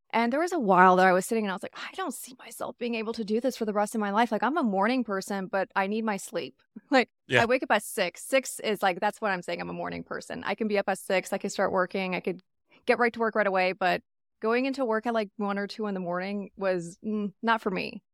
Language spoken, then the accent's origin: English; Texas, United States; I was born and raised here in Dallas-Fort Worth. So I was like, great, I get to go back home.